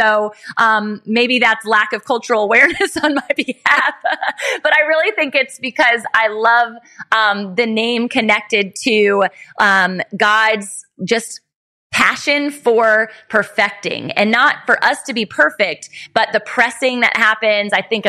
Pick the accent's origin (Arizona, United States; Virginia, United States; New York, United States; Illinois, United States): Virginia, United States; Virginia Beach; They have an incredible store right here in my hometown, Virginia Beach, Virginia, and it's called Polish.